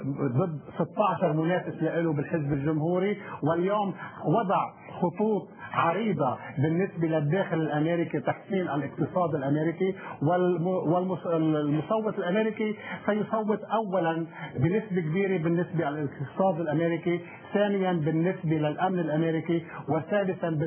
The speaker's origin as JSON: {"language": "Arabic", "country": "Lebanon", "lives_now": "United States", "said": "اليوم نحن كلبنانيين في الولايات المتحدة"}